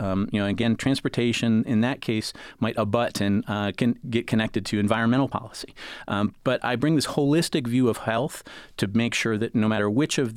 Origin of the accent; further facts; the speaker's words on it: Portage, Michigan, United States; So I grew up in Portage schools, went to Kalamazoo College for my undergrad